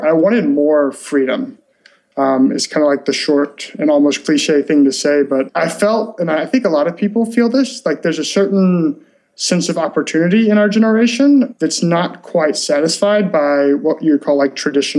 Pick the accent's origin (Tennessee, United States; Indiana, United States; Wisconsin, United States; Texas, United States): Tennessee, United States; Memphis; also born or lived in Birmingham; I grew up in Memphis, Tennessee, went to college in Birmingham, and had a study abroad experience when I was there in Argentina